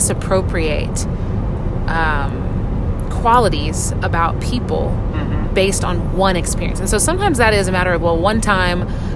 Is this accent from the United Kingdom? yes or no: no; Wichita, Kansas, United States; And I grew up in Wichita